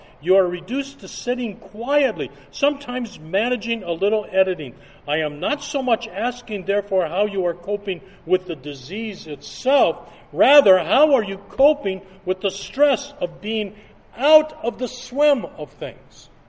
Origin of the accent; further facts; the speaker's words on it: Detroit, Michigan, United States; Just this week, a hero of mine growing up in Detroit, a Detroit Tiger pitcher by the name of Frank Larry, he died just this week.